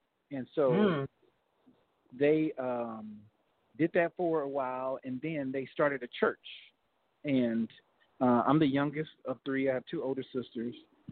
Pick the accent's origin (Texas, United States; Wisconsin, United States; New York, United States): Texas, United States; Fort Worth; I'm from Fort Worth, Texas